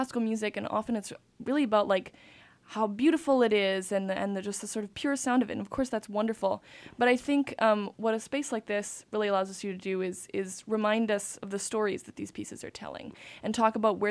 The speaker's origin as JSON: {"language": "English", "town": "Montreal", "region": "Quebec", "country": "Canada", "said": "Well, I'm Canadian. I'm from Montreal, and I'm still in school."}